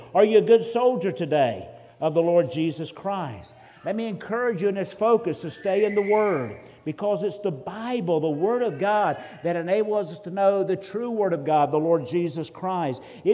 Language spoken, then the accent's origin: English; Jacksonville, Florida, United States; Growing up, I grew up in Jacksonville, Florida, and we grew up outside of the city. So we're in the country on about 5 acres of land.